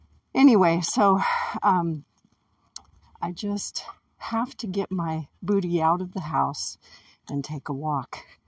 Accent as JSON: {"language": "English", "town": "Weaverville", "region": "California", "country": "United States", "tie": "born or raised there", "said": "So anyway, yeah, it's a nice little town. I love it. I consider it my hometown. I was born elsewhere, but this is my home."}